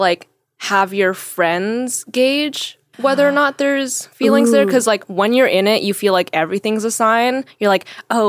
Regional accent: Vancouver, British Columbia, Canada; So I'm from Vancouver, so I don't have that accent.

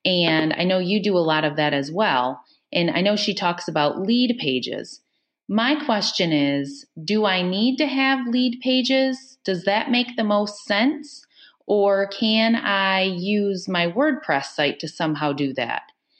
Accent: Indiana, United States; I am from Indiana

